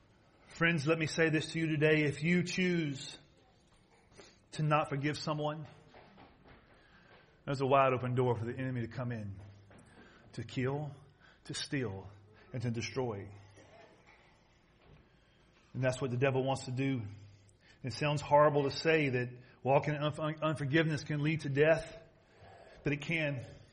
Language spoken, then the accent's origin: English; Southern United States, United States; I know all about racism. I grew up in the South. I watched it happen.